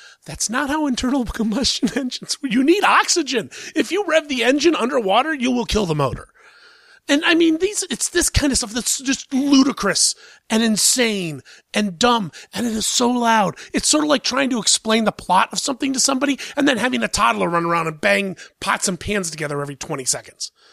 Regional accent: Columbus, Ohio, United States; Now, it opens in my hometown, Columbus, Ohio, this week

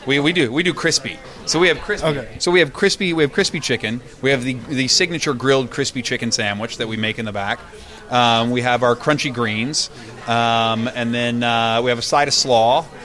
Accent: West Virginia, United States; I feel like Alabama or Mississippi or my home state of West Virginia is probably up there.

